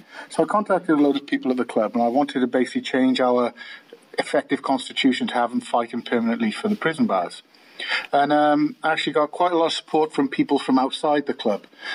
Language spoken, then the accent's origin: English; Wales, United Kingdom; moved away as an adult; now in Australia; Well, I'm from Wales, as you can tell by the beautiful accent.